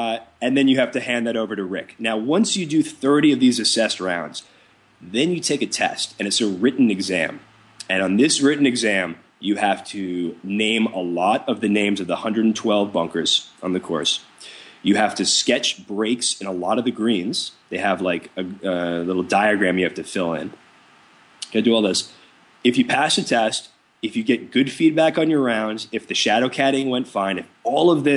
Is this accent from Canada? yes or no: no; New York, United States; And they realize I'm from New York, and I don't know, I guess they think that's like really cute or whatever.